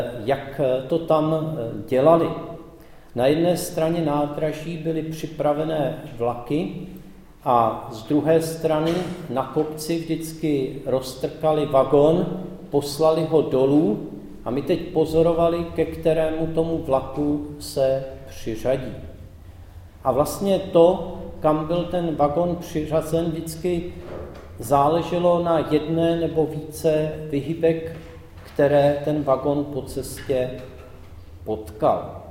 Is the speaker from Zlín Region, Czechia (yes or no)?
no; Prague, Czechia; Když jsem byl malý, tak jsme bydleli v Praze